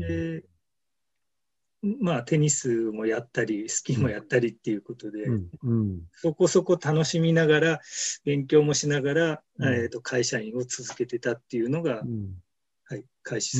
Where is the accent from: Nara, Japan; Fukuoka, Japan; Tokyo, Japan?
Fukuoka, Japan; 私、福岡なんですけれども、実家が。